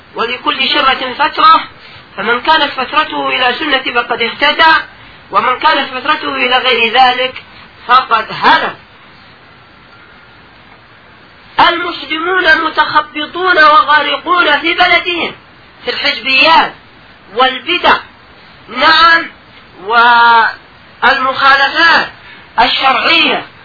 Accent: Yemen; الآن عندنا في اليمن

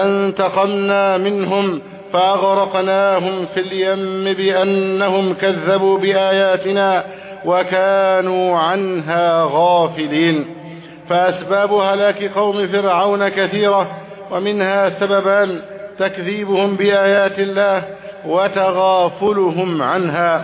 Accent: Egypt

